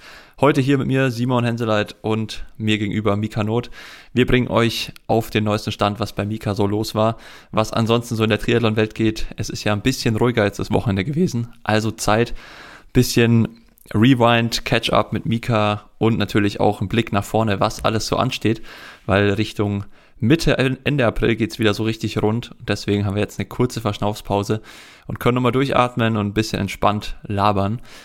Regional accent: Tuscany, Italy; Also ich komme ja direkt aus der Toskana, aus Italien.

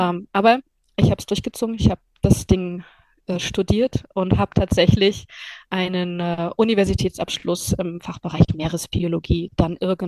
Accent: Rostock, Mecklenburg-Vorpommern, Germany; aus Rostock, also meiner Heimatstadt

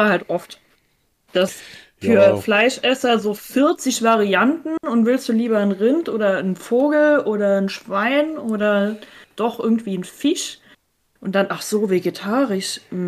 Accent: Saarland, Germany; Bei uns im Saarland ist ja auch das meiste, da hast du dann viel mit Kartoffelgerichten.

